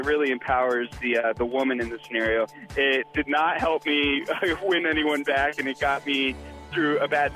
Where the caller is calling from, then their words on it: Connecticut, United States; I'm calling from Connecticut.